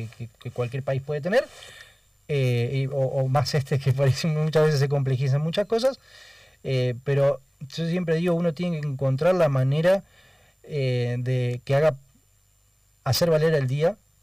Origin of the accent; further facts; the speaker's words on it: Oro Verde, Entre Ríos, Argentina; yo vengo de Oro Verde. O sea, desde un rincón de la Argentina